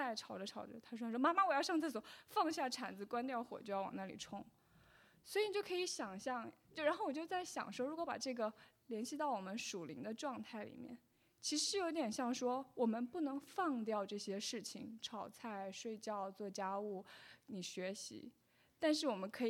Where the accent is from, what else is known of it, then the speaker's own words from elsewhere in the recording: China; 所以连我们中国人古人都知道这个道理哈